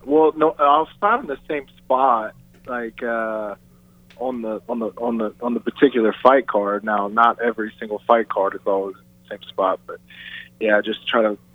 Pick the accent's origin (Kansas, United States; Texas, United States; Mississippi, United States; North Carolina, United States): Mississippi, United States; Biloxi; I'm actually from South Mississippi. I'm from Biloxi, so about a little hour east of New Orleans. I'm on the Gulf Coast.